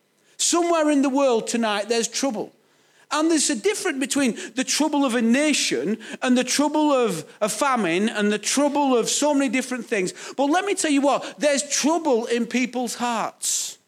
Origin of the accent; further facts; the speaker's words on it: Bolton, North West England, United Kingdom; I'm from Bolton